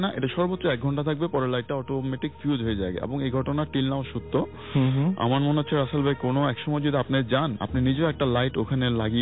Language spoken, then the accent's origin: Bangla; Chittagong, Chittagong Division, Bangladesh; আমার বেড়ে ওঠা, আমার পড়াশোনা, আমার ক্যাম্পাস সবকিছু চট্টগ্রাম বিশ্ববিদ্যালয় কেন্দ্রিক।